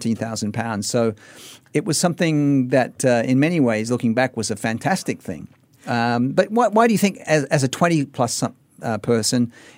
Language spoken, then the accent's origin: English; Australia; and I'm from Australia, as you know